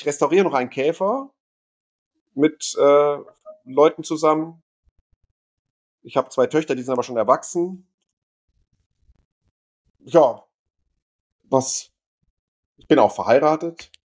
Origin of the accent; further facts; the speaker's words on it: Switzerland; Ich bin Schweizer von meiner Nationalität. Das hört ihr zwar nicht, das ist aber trotzdem so.